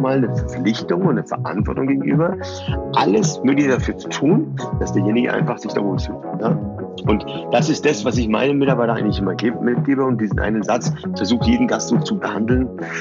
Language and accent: German; Bayreuth, Bavaria, Germany; German is a second language; also born or lived in Iran; Es war Ende der 80er, 87, 88. Und irgendwann sind wir in Bayreuth gelandet, lange Story. Und dann natürlich erstmal Deutsch lernen und alles, was dazugehört